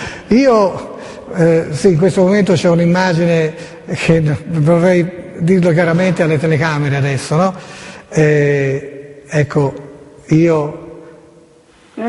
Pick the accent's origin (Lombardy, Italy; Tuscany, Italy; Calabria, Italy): Tuscany, Italy; Florence; E io sono fiorentino, al di là che molti fiorentini si dimostrano tali solamente per via della loro squadra.